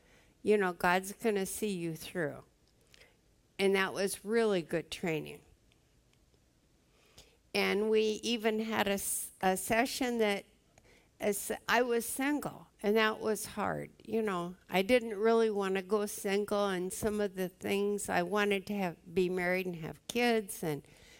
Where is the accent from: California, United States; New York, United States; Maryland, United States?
California, United States; Los Angeles; And I grew up in the Los Angeles area.